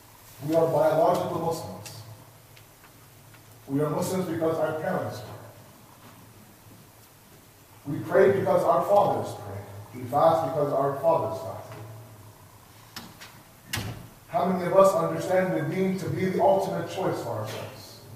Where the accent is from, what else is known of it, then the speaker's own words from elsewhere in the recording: Toronto, Ontario, Canada; Born and raised in Toronto